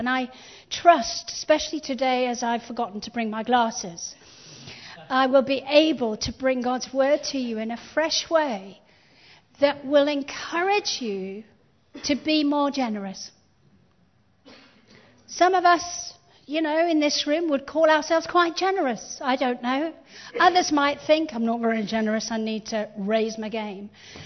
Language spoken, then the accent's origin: English; England, United Kingdom; because we never travel light, we're English. And ladies never travel light.